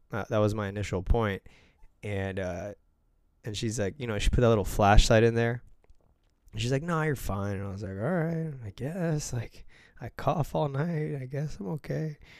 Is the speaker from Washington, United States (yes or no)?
no; Miami, Florida, United States; I grew up in Miami and I'm like super Latin city, right?